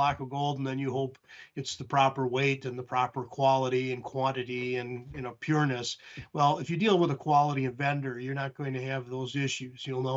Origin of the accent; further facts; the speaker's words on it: Wisconsin, United States; a major storm that blew through the Midwest, the upper Midwest, including my home state of Wisconsin